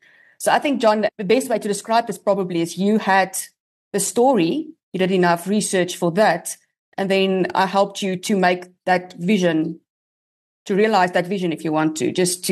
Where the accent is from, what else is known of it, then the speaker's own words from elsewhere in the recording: South Africa; I was actually quite young when this happened back in 2011. So I think living in South Africa, you read about true crime cases